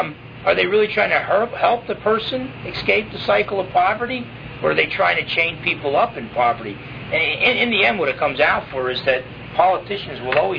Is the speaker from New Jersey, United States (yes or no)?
yes; New Jersey, United States; If people gave me any excuse as a kid growing up in New Jersey, said, hey, we'll take care of you even if you don't work, I would take them up on the offer.